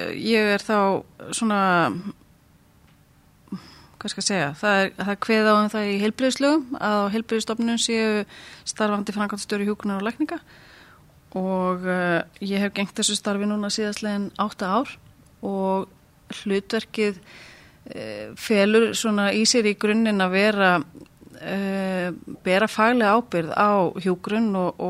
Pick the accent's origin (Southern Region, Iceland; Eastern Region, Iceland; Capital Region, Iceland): Southern Region, Iceland; Gnúpverjahreppur; Ég hjúkrunarfræðingur og ég gnúpverji